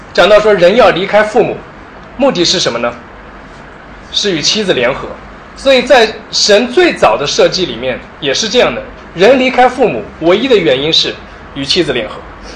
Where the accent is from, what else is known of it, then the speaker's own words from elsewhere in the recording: Hangzhou, Zhejiang, China; moved away as an adult; now in Shanghai, China; 我是从小在杭州长大，我从来没有想过我以后会离开杭州，但是大学毕业的时候我有三个 offer， 那么最后选择了钱最多的那个，所以我就来了上海。